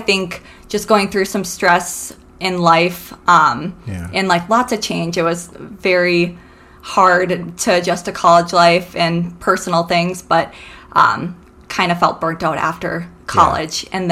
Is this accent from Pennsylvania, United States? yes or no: no; Duluth, Minnesota, United States; So born and raised in Duluth.